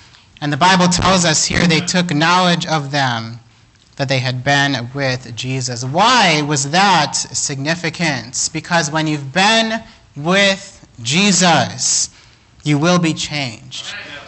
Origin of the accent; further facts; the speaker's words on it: Kenya; Growing up in Kenya, my dad would always tell my older brother and I that there's always somebody watching.